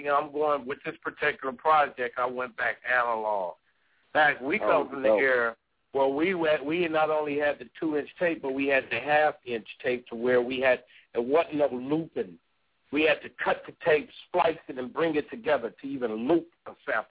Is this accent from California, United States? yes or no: yes; Pomona, California, United States; Hutch had a group called … back then in 85 and 86 in Pomona, California. Big ups to my hometown.